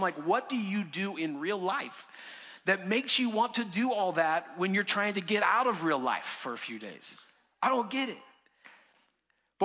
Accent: Florida, United States; Now, I grew up in Florida, born and raised.

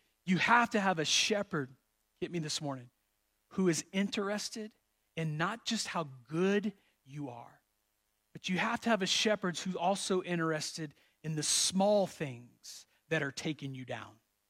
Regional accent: Florida, United States; I grew up in Florida, and we in Florida know about bugs.

